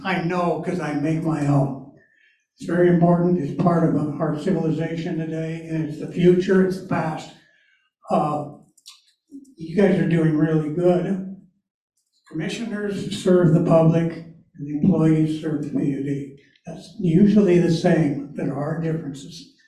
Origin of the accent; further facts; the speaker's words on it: Arlington, Washington, United States; from Arlington, Washington.